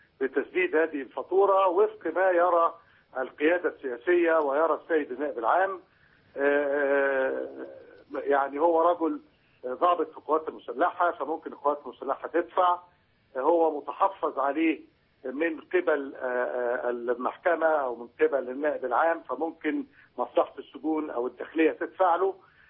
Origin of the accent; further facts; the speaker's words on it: Egypt; إحنا في مصر كمصريين